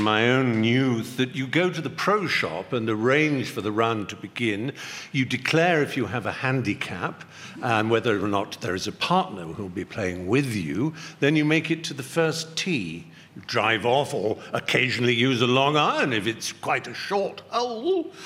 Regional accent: England, United Kingdom; I got a large chin. I'm fleshy. I'm English.

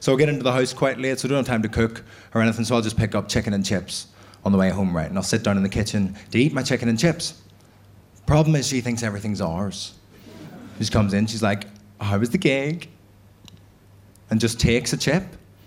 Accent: Belfast, Northern Ireland, United Kingdom; I'm from Belfast, that's what this noise is. But … So I come from an immigrant background, I'm half Italian.

